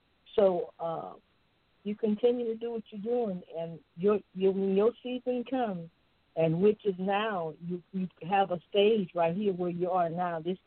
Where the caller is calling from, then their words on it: Lake Charles, Louisiana, United States; I'm calling from Lake Charles, Louisiana.